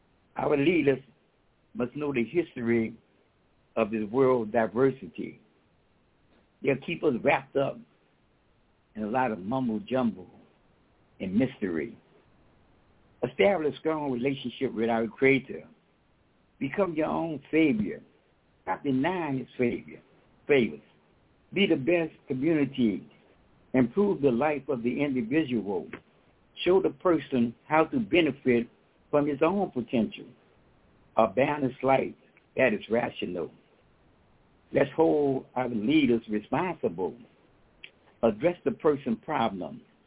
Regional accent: New Orleans, Louisiana, United States; now in Tampa, United States; from New Orleans, Louisiana. I'm from Tampa, Florida now.

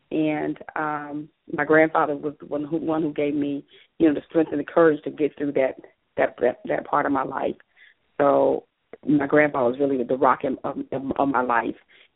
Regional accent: North Carolina, United States; Originally, I'm from North Carolina. I'm the youngest of six.

